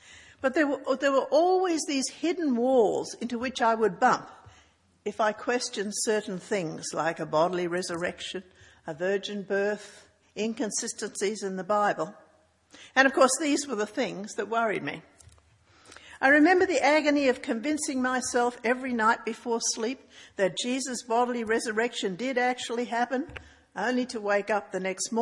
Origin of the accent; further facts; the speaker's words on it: Australia; I grew up in Australia as a God-intoxicated evangelical Christian